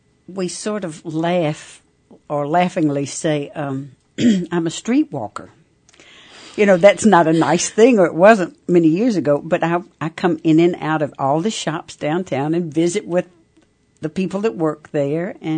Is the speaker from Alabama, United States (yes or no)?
yes; Alabama, United States; Alabama, just south of Birmingham, which is middle of the state. So I go from AL to AL.